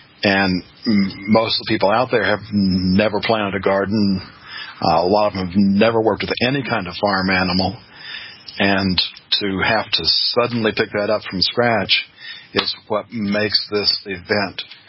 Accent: Beaumont, Texas, United States; I remember growing up in Beaumont, Texas, which at the time was the 10th largest city in Texas and one of the top 100 in the nation.

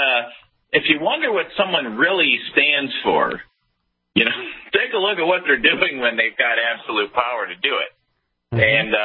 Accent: Missouri, United States; You can imagine being a Midwesterner from Missouri

